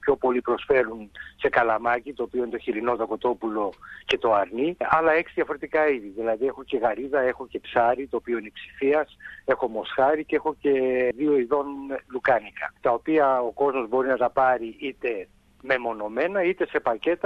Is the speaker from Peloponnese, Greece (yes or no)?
no; Athens, Attica, Greece; Από Πελοπόννησο κατάγονται οι γονείς μου. Εγώ βασικά γεννημένος και μεγαλωμένος στην Αθήνα.